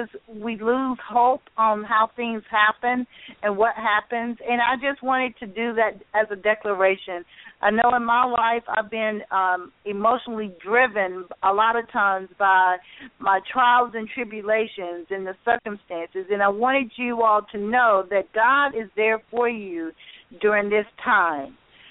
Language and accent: English; Georgia, United States; We are originally from Georgia, and we moved here over 8 years ago.